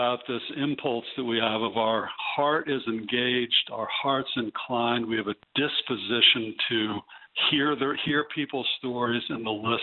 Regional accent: Connecticut, United States; So I can say I'm from Connecticut. I don't think my family owns slaves.

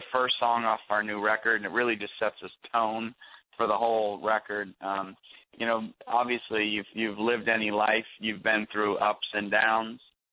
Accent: Maine, United States; I'm from Maine, so we've got beautiful places to hike.

